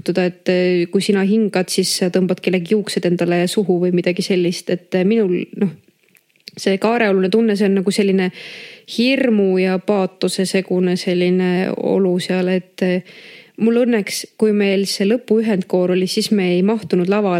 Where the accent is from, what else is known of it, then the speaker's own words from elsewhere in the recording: Luua, Jõgeva County, Estonia; Ma olen Luualt, see on Jõgeva maakonnas. Võibolla paljud teavad seda küla selle järgi, et seal on tänini tegutsev metsanduskool, Minu vanemad seal tutvusid ja sinna ma pere rajasid.